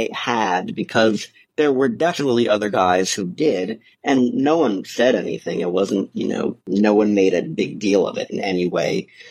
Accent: New York City, New York, United States; Yeah, so I grew up in New York City, and believe it or not, there was an underwear store specifically for men quite near where I went to high school.

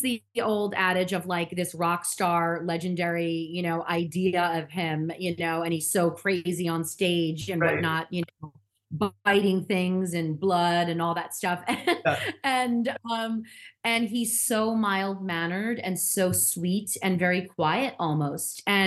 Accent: New Jersey, United States; because we're both from New Jersey, right. Which was really fun. And so we kind of talked a little bit about our childhood growing up there.

